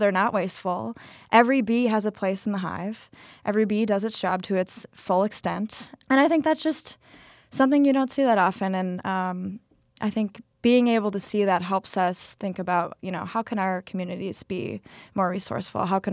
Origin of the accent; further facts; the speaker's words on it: Minneapolis, Minnesota, United States; Well, I'm from Minneapolis, just graduated from Marquette. And in the beginning of August, I'll be going out to Tacoma, Washington.